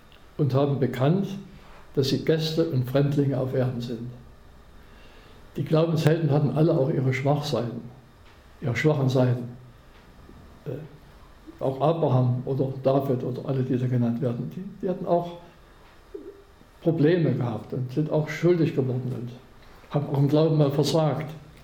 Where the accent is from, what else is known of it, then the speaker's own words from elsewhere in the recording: Chemnitz, Saxony, Germany; moved away as an adult; now in Altmark, Germany; Ja, meine Heimat war eigentlich Chemnitz, Sachsen. Ich habe 20 Jahre gelebt, ich bin 50 Jahre in der Altmark, über 50 Jahre.